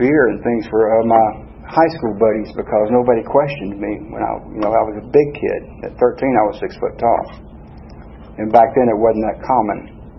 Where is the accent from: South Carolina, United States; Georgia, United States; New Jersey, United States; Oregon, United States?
Georgia, United States; Atlanta; I grew up in Atlanta, and in case you're wondering what part of Atlanta that is, it's Atlanta, you know, inside the old city limits before they expanded. So I'm a native.